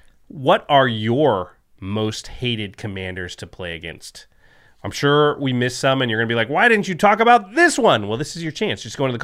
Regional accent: Portland, Oregon, United States; Well, next time, especially since I'm from Portland, but I was just there.

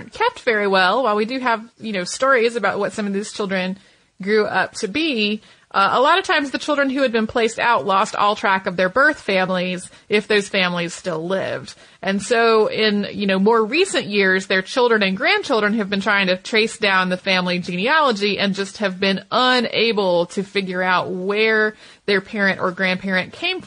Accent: Santa Fe, New Mexico, United States; Growing up in Santa Fe with my dad curating a Navajo museum has affected my life in so many ways.

